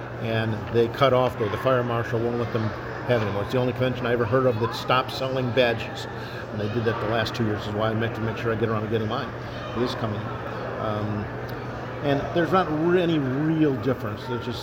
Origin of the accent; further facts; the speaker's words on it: Chicago, Illinois, United States; I'm originally from the Chicago area, I have relatives up there